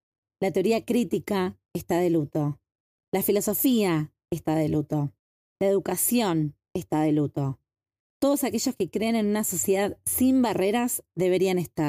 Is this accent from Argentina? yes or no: yes; Argentina; Soy argentina.